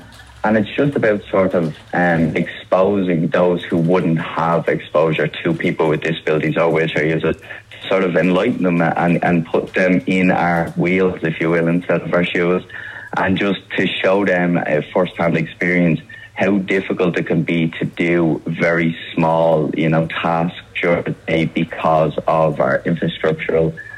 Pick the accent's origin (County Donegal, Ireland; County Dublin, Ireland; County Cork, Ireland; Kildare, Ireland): County Dublin, Ireland; Dublin; Because I'm from Dublin